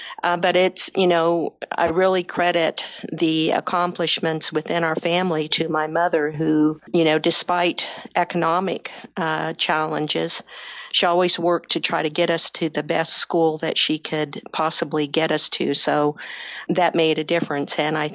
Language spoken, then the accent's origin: English; Topeka, Kansas, United States; but I grew up in Topeka, so that, you know, it's the capital of Kansas. It's obviously not a huge city